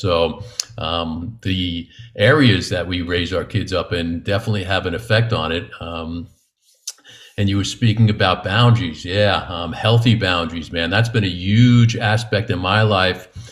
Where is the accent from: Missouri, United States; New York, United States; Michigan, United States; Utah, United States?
New York, United States; So they guess pretty quickly that I'm from New York from my sharp wit, I'm sure is what it is.